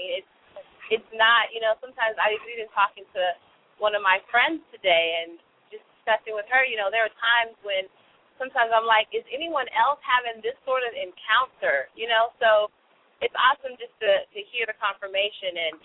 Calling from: California, United States; I'm in Northern California.

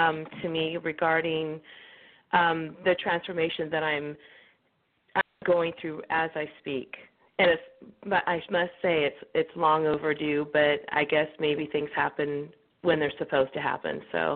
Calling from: Salinas, California, United States; I'm in Salinas, so I'm next to Monterey, Pebble Beach, Carmel.

